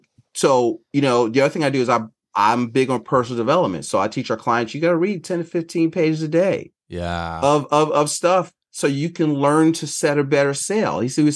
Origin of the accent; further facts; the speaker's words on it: Philadelphia, Pennsylvania, United States; because now, you know, I'm from North Philly, I could read people.